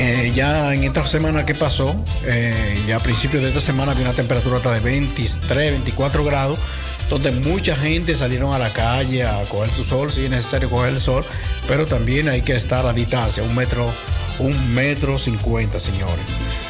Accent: Dominican Republic; nosotros somos dominicanos

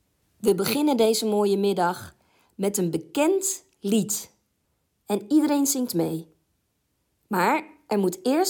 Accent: Zevenbergen, North Brabant, Netherlands; Ik woonde ook niet in een Molukse wijk. Ik ben opgegroeid in Zevenbergen, in Brabant. En naast ons gezin was er nog één andere Molukker.

